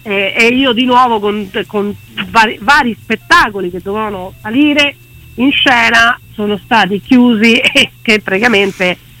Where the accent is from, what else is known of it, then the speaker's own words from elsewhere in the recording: Rome, Lazio, Italy; sono nata e cresciuta a Campodefiori